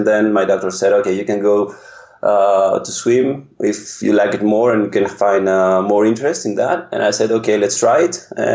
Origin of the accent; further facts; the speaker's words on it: Athens, Attica, Greece; born there; English is a second language; I was born in Greece in 1981, Athens.